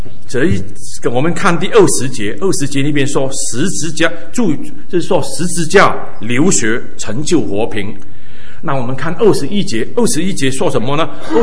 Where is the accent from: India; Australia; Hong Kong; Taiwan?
Hong Kong; 我儿童的时代，我青少年的时代是在香港长大的，香港过的。